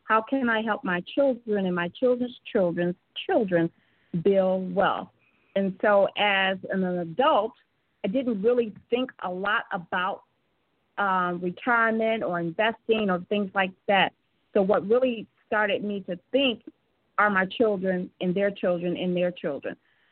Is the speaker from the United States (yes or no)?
yes; Chicago, Illinois, United States; So my mom and I grew up in Chicago. I grew up in the projects. I lived in the high rise in the projects.